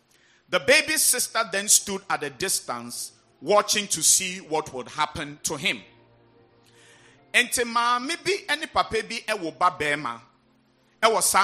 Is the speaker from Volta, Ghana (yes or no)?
yes; Volta, Ghana; I come from the Volta region, so I speak only Ebe.